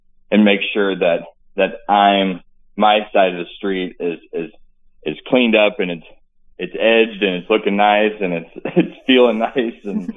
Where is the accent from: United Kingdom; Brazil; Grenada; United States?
United States; Farmington, Missouri; I'm from Farmington, Missouri, raised up playing sports. My parents divorced when I was young, pretty decent upbringing. I fell in love with sports, a small town, big football town.